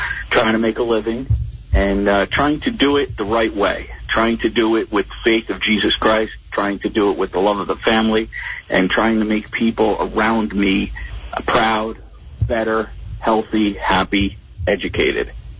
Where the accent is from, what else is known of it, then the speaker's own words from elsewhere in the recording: Lodi, New Jersey, United States; my Uncle Joe ran a car dealership in Ramsey. We grew up in Lodi.